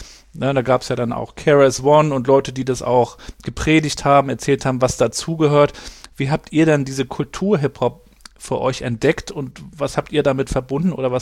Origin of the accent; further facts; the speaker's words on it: Rostock, Mecklenburg-Vorpommern, Germany; Ich bin ja in Rostock aufgewachsen, bin ja 80er Jahrgang